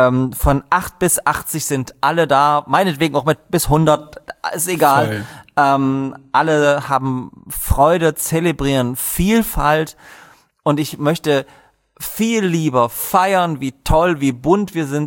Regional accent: Dresden, Saxony, Germany; Ich komme auch aus Dresden

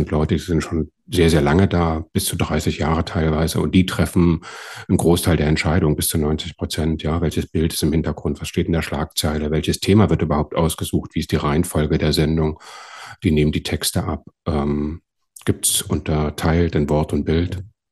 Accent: East Germany, Germany; now in Hamburg, Germany; zum anderen bin ich halt Ostdeutscher und das ist eben auch eine absolute Minderheit in Hamburg.

